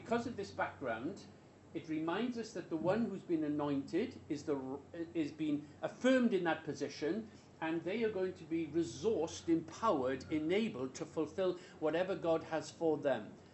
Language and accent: English; Wales, United Kingdom; I told you I come from Wales